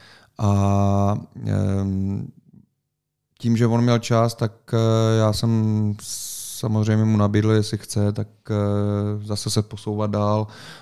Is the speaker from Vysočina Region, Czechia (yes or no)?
yes; Třebíč, Vysočina Region, Czechia; on měl strejdu, on měl rodinu Střebíči, že odkud pocházím